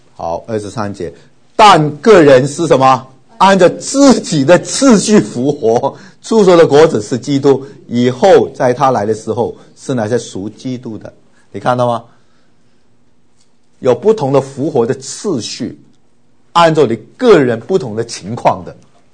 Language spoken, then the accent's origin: Chinese; Taiwan; 然后我们从台湾来的就比较了解到成功领当兵